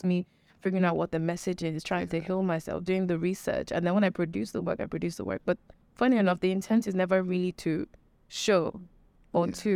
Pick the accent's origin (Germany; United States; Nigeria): Nigeria; And because as a Nigerian, we also don't know a lot about mental health